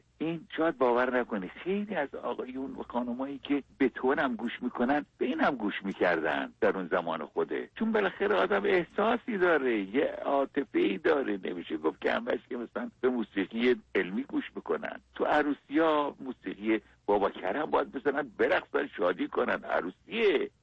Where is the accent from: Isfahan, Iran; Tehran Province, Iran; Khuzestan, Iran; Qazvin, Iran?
Khuzestan, Iran; حالا من با اینا فرقم اینه که اهل خوزستانم